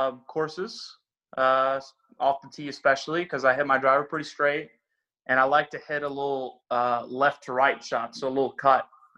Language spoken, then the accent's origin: English; Norway; I'm from Norway, so it's a little cooler.